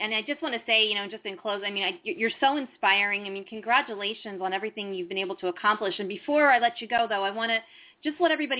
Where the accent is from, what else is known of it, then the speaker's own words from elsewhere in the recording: Pennsylvania, United States; moved away; Yes, I'm actually in South Florida, but I grew up in Pennsylvania, and I moved down here in 94